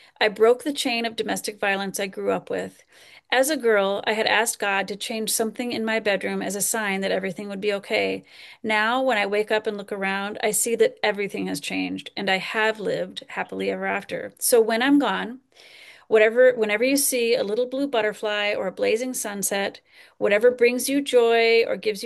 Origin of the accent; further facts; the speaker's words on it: Goderich, Ontario, Canada; As a girl growing up in Goderich, this is in Canada, life could be fun.